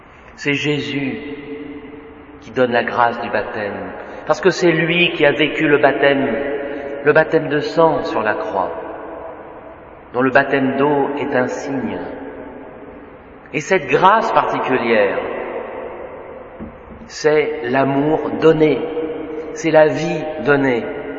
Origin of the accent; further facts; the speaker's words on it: France; Je suis gêné parce que je suis français et que cette coutume n'existe pas de nos jours.